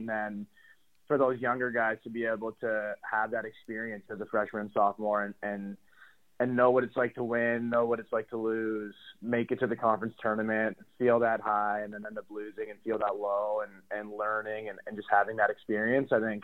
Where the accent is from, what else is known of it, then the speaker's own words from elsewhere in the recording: Canada; I'm a Canadian boy